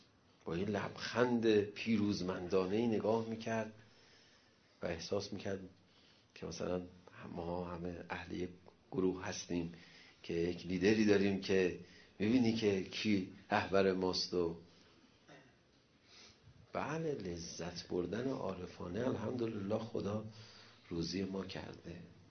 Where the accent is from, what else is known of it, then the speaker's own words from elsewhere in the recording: Iran; چون ما رو شناخته بود ما ایرانی هستیم.